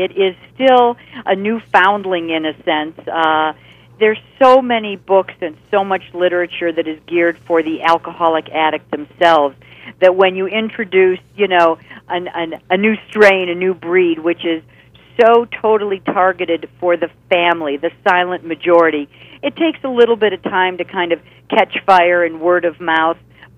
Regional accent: California, United States; I'm from California, you know

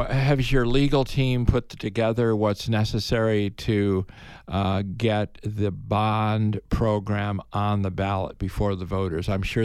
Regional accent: Midwest, United States; Because I mean, where I grew up in the Midwest, it was always after Labor Day.

